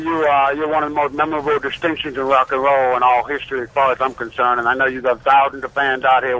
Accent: Worcester, Massachusetts, United States; now in North Carolina, United States; I'm a truck driver on the Jersey Turnpike, but I'm originally from Worcester, Mass.

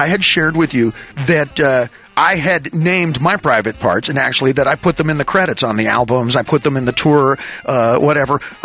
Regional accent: Indiana, United States; And that you look like the gal that I grew up with in Indiana, okay?

